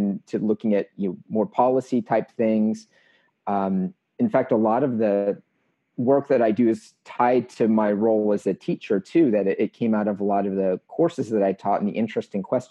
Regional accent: Los Angeles, California, United States; I grew up in Los Angeles, which, you know, some, you know, meteorologists might think doesn't really have weather.

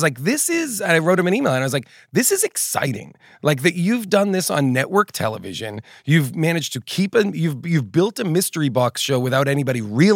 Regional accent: Boston, Massachusetts, United States; I'm from the East Coast. I'm from Boston. I grew up outside Boston, like suburban Boston.

